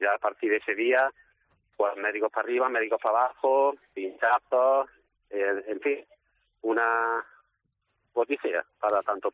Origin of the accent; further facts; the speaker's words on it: Martos, Andalusia, Spain; nosotros somos de Marto, de un pueblo de Jaén